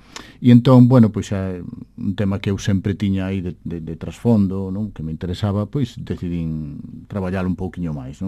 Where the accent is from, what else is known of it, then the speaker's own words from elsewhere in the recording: A Coruña, Galicia, Spain; also born or lived in Agolada; Na miña aldea, na Golada, no meu barrio del Viña, na Coruña, ou nos Mallos, que é onde me creí sendo máis cativo.